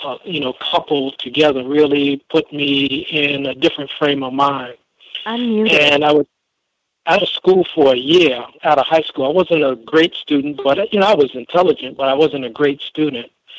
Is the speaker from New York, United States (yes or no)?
yes; Brooklyn, New York, United States; I grew up in Brooklyn and met a lot of beautiful, beautiful brothers.